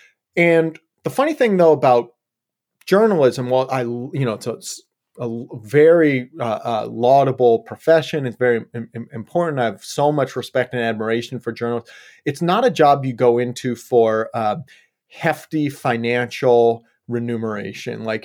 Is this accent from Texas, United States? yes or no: no; Yellow Springs, Ohio, United States; moved away; also born or lived in Colorado; No, I grew up in Ohio, actually. Southwest Ohio, just a small little town out there called Yellow Springs.